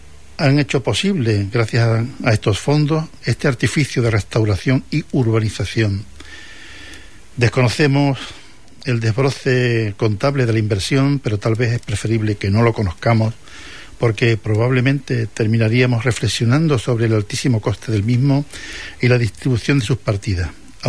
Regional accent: Huelva, Andalusia, Spain; ¿Tú crees que somos conscientes los onubenses de cuáles fueron nuestros orígenes?

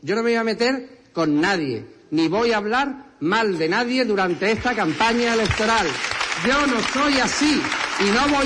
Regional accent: Huelva, Andalusia, Spain; yo soy un onubense que ama su tierra y la ha amado siempre, además.

